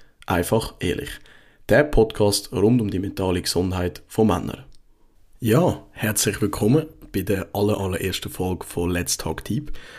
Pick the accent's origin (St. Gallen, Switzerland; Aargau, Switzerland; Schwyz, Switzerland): St. Gallen, Switzerland; ich komme aus dem Kanton St. Gallen und wohne im Raum vom Oberen Zürichsee.